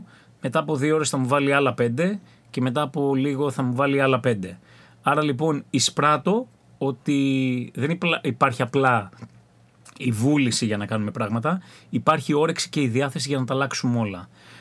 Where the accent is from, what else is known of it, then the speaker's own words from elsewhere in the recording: Central Greece, Greece; είμαι από τη Φωκίδα. Λοιπόν, είμαι από την περιοχή της Δωρίδας, η καταγωγή μου είναι από Φωκίδα και από Χίο ο πατέρας μου. Αγαπώ και τις δύο περιοχές, πολλές γενιές η οικογένειά μου στην Αθήνα